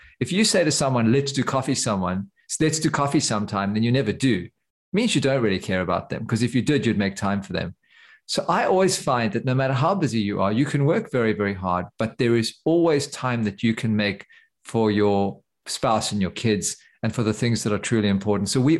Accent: South Africa; I grew up in South Africa, you know, guns are a big thing, almost as big as the States, I guess.

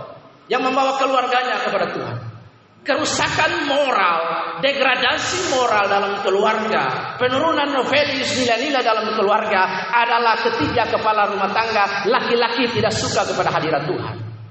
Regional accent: Ambon, Maluku, Indonesia; Orang Indonesia Timur itu Kupang, NTT, Ambon, saya Ambon

